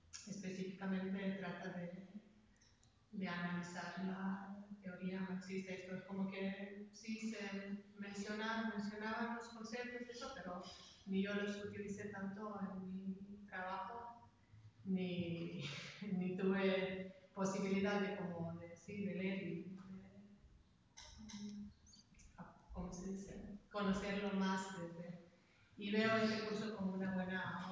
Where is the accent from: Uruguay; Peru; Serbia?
Serbia; Spanish is a second language; como soy de Serbia y he vivido también el comunismo, el socialismo, el capitalismo